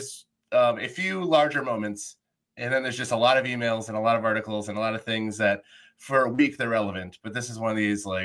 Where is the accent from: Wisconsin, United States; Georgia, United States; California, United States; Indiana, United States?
Wisconsin, United States; No, I'm from the Fox Valley.